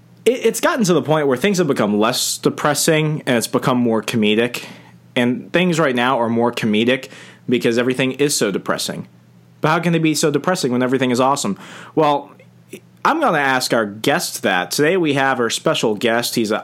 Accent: Sierra Vista, Arizona, United States; Perfect. That's my hometown.

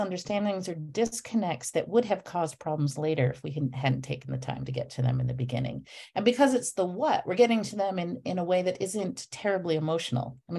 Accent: New Hampshire, United States; I'm a white woman and I was raised in New Hampshire.

